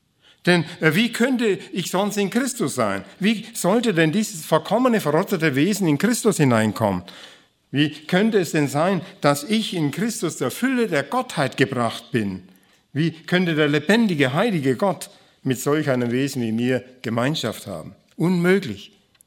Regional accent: Bavaria, Germany; Ich komme aus dem Allgäu

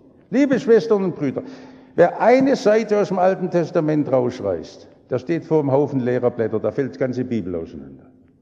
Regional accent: Stuttgart, Baden-Württemberg, Germany; Ich komme aus Häslach, in meiner Umgebung sind 80% Ausländer, in Gesamthäslach insgesamt, da gibt es auch noch Villenteile, 60% Ausländer.

